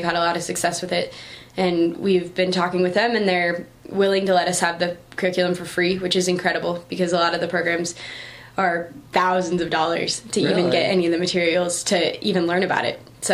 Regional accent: Seattle, Washington, United States; Okay, so I'm originally from Seattle, did an AmeriCorps stint in New York, in upstate New York

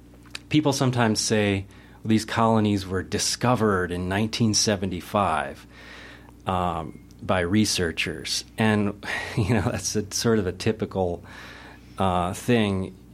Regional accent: Minnesota, United States; then some continue more straight northerly toward where I grew up in Minnesota and southern Canada, west of the Great Lakes.

